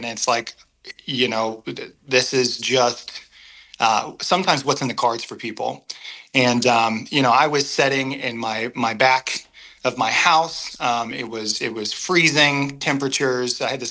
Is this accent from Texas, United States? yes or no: no; Illinois, United States; We grew up in Southern Illinois, not a ton of resources, not a ton of opportunity in the way of the arts.